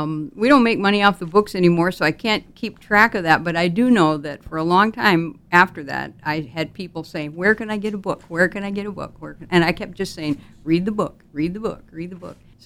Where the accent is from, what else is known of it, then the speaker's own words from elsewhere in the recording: Mobridge, South Dakota, United States; I had already been working at the radio station in my hometown of Mobridge, South Dakota.